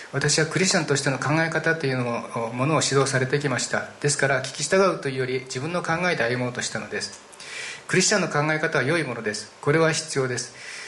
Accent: Nagano, Japan; 私は長野の出身なんですけど、

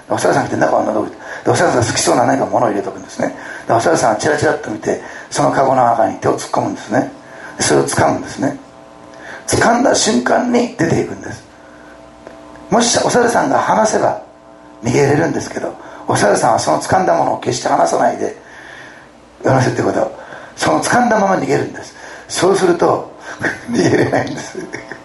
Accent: Osaka, Japan; 私は大阪で生まれ育ったんですね。シティボーイなんです。

